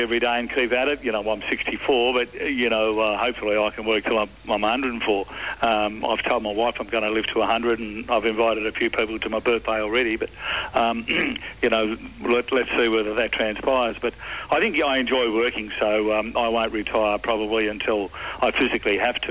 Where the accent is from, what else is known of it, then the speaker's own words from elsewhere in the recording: Devonport, Tasmania, Australia; obviously that was my hometown when I was just a boy.